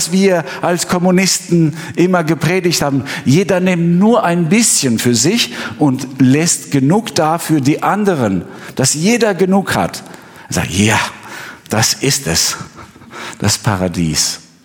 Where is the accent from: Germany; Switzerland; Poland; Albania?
Albania; Pogradec, Korçë County; die für einige Wochen in meiner Heimatstadt in Pogradec geholfen haben